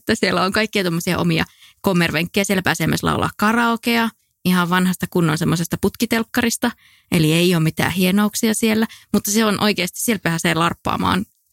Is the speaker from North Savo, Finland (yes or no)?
no; Eno, North Karelia, Finland; Niin pääsee myöskin Pohjois-Karjalassa, nimittäin Enossa, mistä mä oon kotoisin.